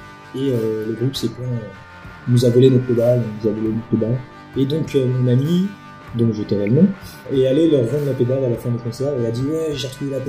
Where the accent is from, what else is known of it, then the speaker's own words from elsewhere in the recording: Nantes, Pays de la Loire, France; je suis né à Nantes. Toute ma famille est à Nantes. Quand je dis famille, c'est surtout les amis, parce que ma famille est un peu en dehors de Nantes. Mais j'ai grandi à Nantes et j'ai dû quitter Nantes